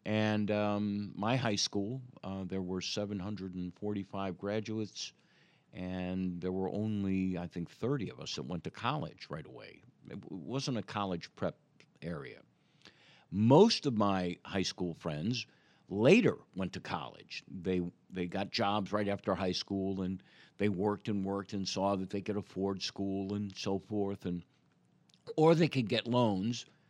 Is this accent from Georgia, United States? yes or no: no; Chicago, Illinois, United States; Where I grew up, I grew up in Chicago, in part of the city, most of my neighbors, the vast majority, fit into a couple of categories.